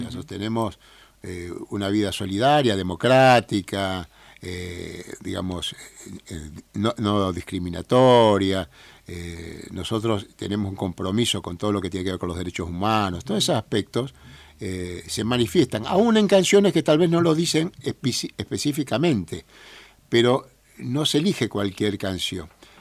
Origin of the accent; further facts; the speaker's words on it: Argentina; somos argentinos, latinoamericanos y nos sentimos parte.